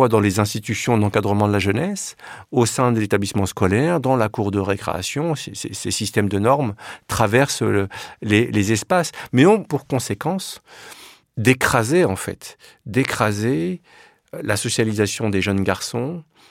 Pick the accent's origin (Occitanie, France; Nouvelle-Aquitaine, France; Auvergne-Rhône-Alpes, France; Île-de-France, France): Île-de-France, France; Paris; also born or lived in Villiers-sur-Marne; Moi, j'ai passé jusqu'à 12-13 ans, j'étais à Paris. Et puis après, j'ai déménagé à Villiers-sur-Marne, dans la cité des Hauts-de-Noues. Donc, je suis resté très longtemps à Villiers-sur-Marne, jusqu'en 2005-2006, avant de déménager dans la rue d'en face. Et là, je vis toujours à Villiers-sur-Marne